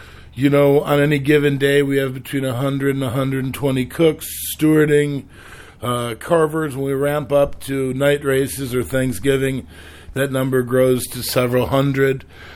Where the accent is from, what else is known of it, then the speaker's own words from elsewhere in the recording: Chicago, Illinois, United States; Yeah. You know, I'm originally from Chicago.